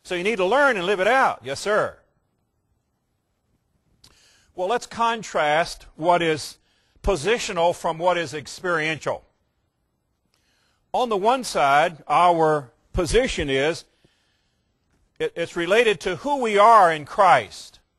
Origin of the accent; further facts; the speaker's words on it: Norfolk, Virginia, United States; I remember as a young boy, the end of World War II, my hometown, Norfolk, Virginia, we're a big military town